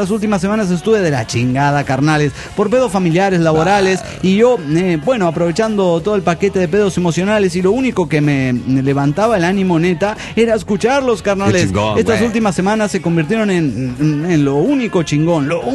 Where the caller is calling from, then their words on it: Torreón, Coahuila, Mexico; de Torreón.